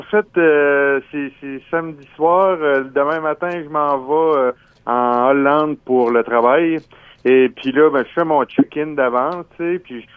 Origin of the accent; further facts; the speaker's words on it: Quebec, Canada; Et puis, ben, moi, je viens de la Gaspésie.